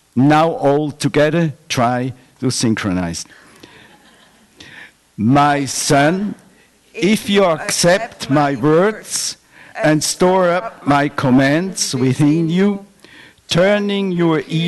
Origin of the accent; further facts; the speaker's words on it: Switzerland; … we are originally from Switzerland.